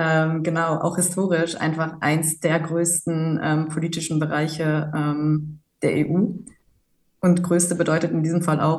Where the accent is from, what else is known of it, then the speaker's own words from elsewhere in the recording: Ochtrup, North Rhine-Westphalia, Germany; Ich komme aus Ochtrup, ja.